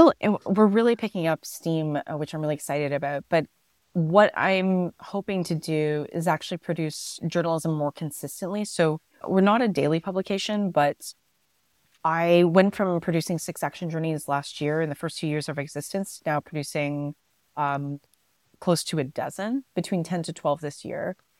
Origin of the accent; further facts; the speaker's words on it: Scarborough, Ontario, Canada; Scarborough is a suburb of Toronto that is my hometown. I understand their pain points, what they celebrate. I understand like the geographic makeup of that area.